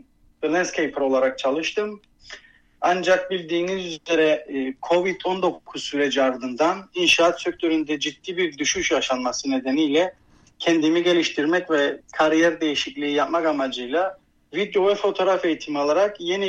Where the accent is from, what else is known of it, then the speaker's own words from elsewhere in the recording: Cyprus; now in Australia; Kıbrıs'ta doğup büyüdüm. Yaklaşık 10 yıldır Avustralya'da evli ve iki çocuk babası olarak yaşamımı sürdürmekteyim.